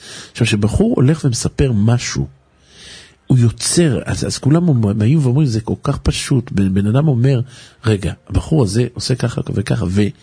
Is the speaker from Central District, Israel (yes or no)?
no; Haifa, Haifa District, Israel; אני בתור נער חיפאי תמים